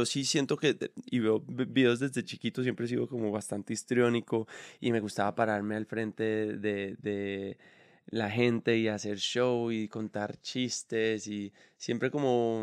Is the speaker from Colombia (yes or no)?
yes; Medellín, Antioquia, Colombia; also born or lived in Cartagena; Yo nací el año que mataron a Pablo Escobar. Entonces seguía muy, muy fuerte la cosa en Medellín. Nos fuimos a Cartagena y después de Cartagena nos queríamos ir a vivir a Bogotá.